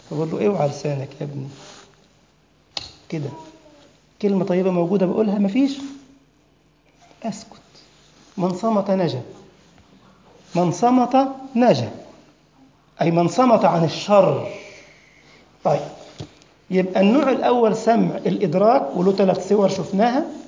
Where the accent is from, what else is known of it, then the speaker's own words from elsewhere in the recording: Egypt; وذلك حتى الناس البسطاء عندنا في مصر يقول لك إيه؟ ربنا يسمع منك.